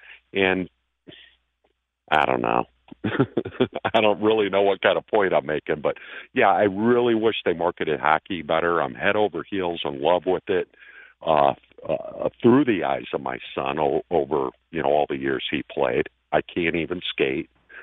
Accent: Chicago, Illinois, United States; now in Grand Rapids, United States; I grew up in Chicagoland. I listened to the Cubs every night on my patio here in Grand Rapids.

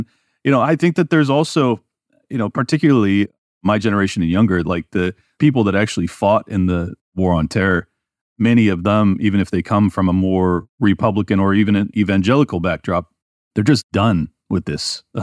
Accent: San Diego, California, United States; You know, I grew up in San Diego, for those that aren't familiar.

